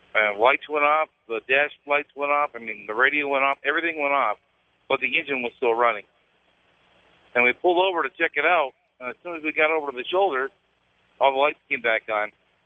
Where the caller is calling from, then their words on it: Tennessee, United States; calling from Eastern Tennessee.